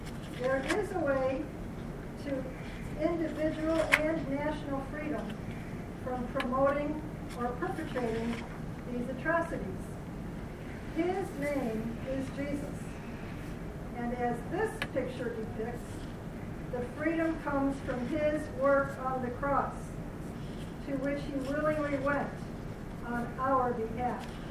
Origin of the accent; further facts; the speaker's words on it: Plano, Illinois, United States; I'm from Plano.